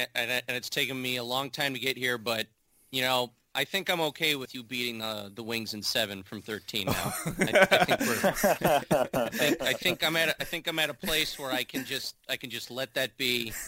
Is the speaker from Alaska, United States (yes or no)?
no; Chicago, Illinois, United States; born there; moved away; also born or lived in Detroit; I was born in Chicago. I moved to Detroit in 97, so I was through the Chelios and Roenick years and stuff.